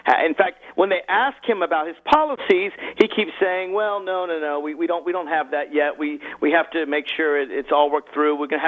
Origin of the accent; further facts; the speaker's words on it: Virginia, United States; And just look at my home state of Virginia.